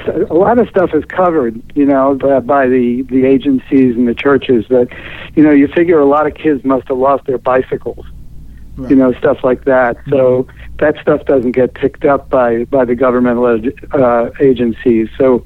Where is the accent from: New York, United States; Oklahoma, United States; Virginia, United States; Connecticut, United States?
New York, United States; New York City; moved away as an adult; Well, I grew up in New York City, and that's where I graduated from. New York City, streets of New York City was my education, and I lived there for 25 years. And then I moved to the West Coast from there.